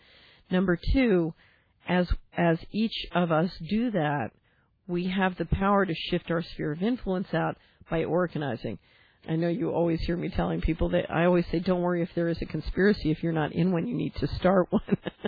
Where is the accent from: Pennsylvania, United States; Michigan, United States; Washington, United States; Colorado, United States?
Pennsylvania, United States; Philadelphia; So, for example, let's look at my old neighborhood where I grew up in Philadelphia.